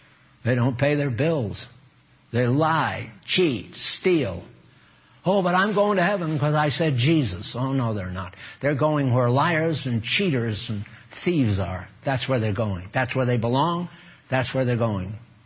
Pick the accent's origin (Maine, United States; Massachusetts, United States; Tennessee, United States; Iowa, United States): Maine, United States; born there; Well, I was born in Maine, and I know what fishermen smell like